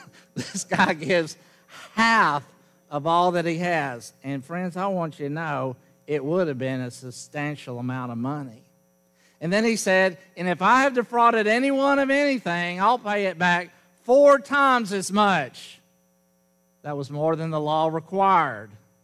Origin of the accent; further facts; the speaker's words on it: Jackson, Tennessee, United States; When I was growing up in Jackson, Tennessee, we had a great neighborhood. We played together. We were all about the same age, about 15 kids.